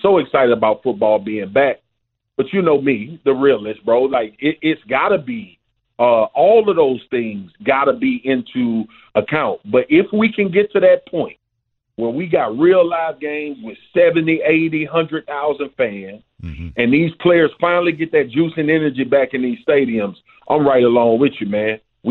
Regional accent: Louisiana, United States; I'm from Louisiana. We don't have a pro team.

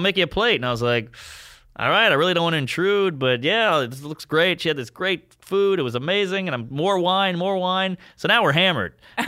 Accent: New Orleans, Louisiana, United States; also born or lived in Crown Heights, United States; I'm from New Orleans. You got fucked with all the time there.

